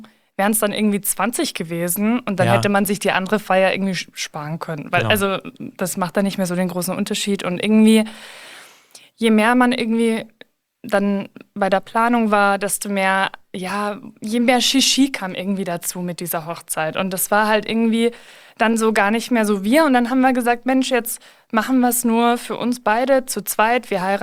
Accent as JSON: {"language": "German", "region": "Bavaria", "country": "Germany", "said": "ich komme aus Bayern"}